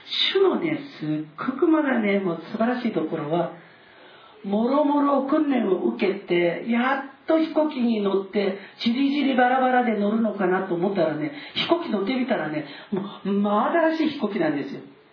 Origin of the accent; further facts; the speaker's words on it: South Korea; now in Japan; 今度私たち韓国人2人ダメなの。